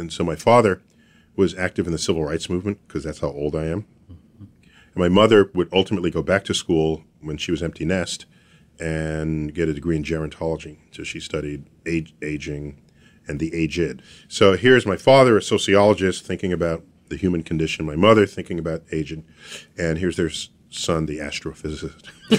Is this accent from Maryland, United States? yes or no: no; New York City, New York, United States; I was born and raised in New York City